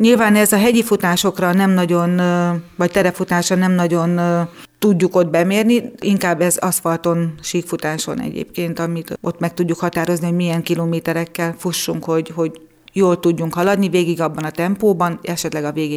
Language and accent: Hungarian; Satu Mare, Satu Mare County, Romania; also born or lived in Nyíregyháza; Igen, én Szatmár Németiből származom, 10 éves koromtól futok